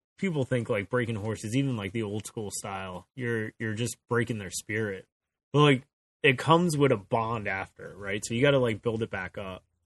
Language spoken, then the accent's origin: English; Sandyston, New Jersey, United States; So I grew up in Sandiston, right? So that was already, you know, we're far out there.